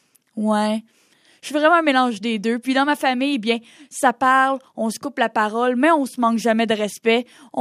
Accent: Quebec, Canada; on est Québécois, on aime dire notre opinion, on aime chialer.

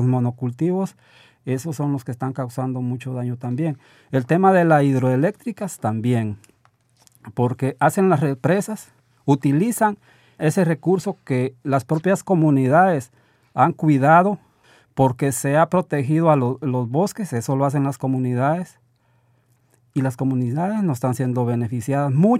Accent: Guatemala; now in Canada; las quejas que nosotros como guatemaltecos, como centroamericanos, está ocurriendo en Guatemala.

